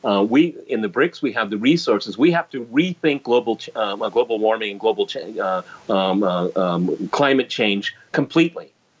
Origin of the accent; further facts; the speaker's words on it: United States; now in Russia; I'm an anomalous situation because I'm an American working in Russia.